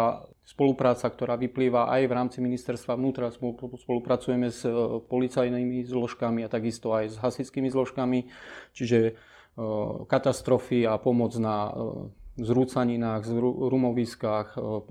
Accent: Prešov Region, Slovakia; Dá sa povedať, že vyrastal som v tomto prostredí, Tatier. A nejak tak celý ten detský život, alebo ešte za mladá, som sa pohyboval v horskom prostredí, aj som vyrastal vo Vysokých Tatrách.

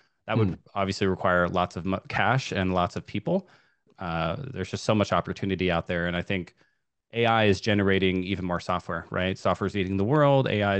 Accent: Seattle, Washington, United States; So I'm from Seattle.

